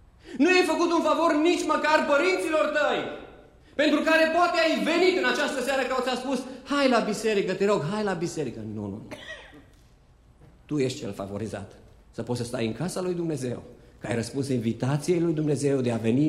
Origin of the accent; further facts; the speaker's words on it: Romania; mai ales cei care suntem din România și am crescut în România